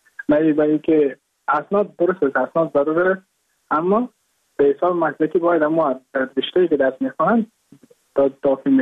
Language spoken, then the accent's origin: Persian; Mazar-i-Sharif, Balkh, Afghanistan; moved away as an adult; now in Goa, India; از مزار شریف هستم، از قریه شیرآباد که از قریه دورافتاده مزار شریف بخش میباشم که ما در سال 2019 ماه جون به هندوستان آمدم